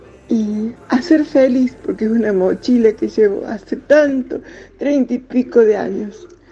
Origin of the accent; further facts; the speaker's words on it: Córdoba, Argentina; soy de Alta Córdoba.